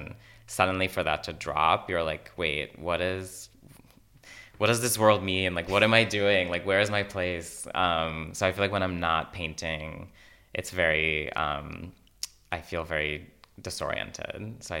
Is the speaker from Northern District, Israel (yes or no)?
yes; Yokneam, Northern District, Israel; Fire Island and where I grew up in Yokneam, like facilitated that connection.